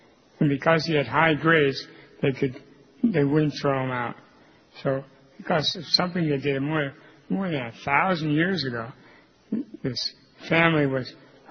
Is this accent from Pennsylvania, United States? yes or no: yes; Pennsylvania, United States; When I was raised in Pennsylvania, I had a friend who was a gypsy, in a gypsy family.